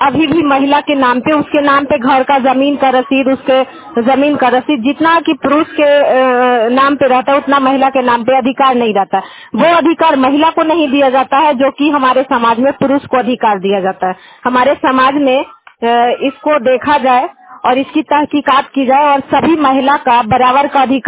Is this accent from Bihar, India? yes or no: yes; Nawada, Bihar, India; मैं नारजीगंज नवादा से बिलोंग करती हूँ